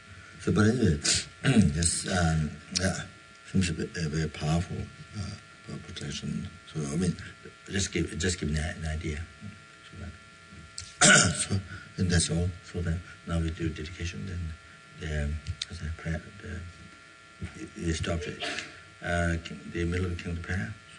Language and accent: English; Argentina; English is a second language; I came from Argentina, but something which came from Russia.